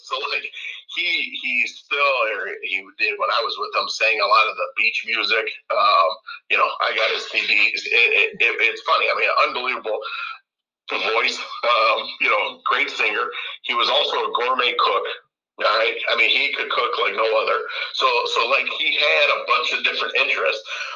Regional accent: Rossford, Ohio, United States; I grew up in Rossford, small town, was always around family, right?

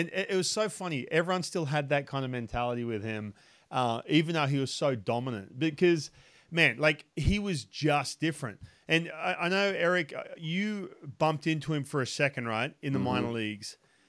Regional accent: Australia; I'm not going to sit here and go, oh, I came from Australia.

